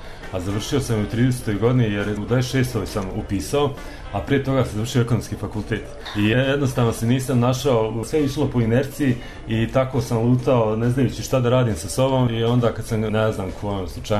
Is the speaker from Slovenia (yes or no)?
no; Sarajevo, Federation of Bosnia and Herzegovina, Bosnia & Herzegovina; moved away as an adult; Ja sam odrastao u Sarajevu, do 26. godine sam proveo u Sarajevu.